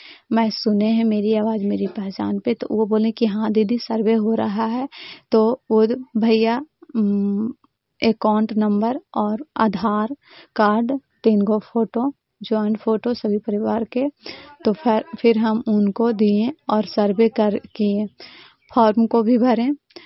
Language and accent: Hindi; Dharampur, Bihar, India; मैं चंडी ब्लॉक के माधोपुर पंचायत के धरमपुर गांव की रहने वाली हूँ।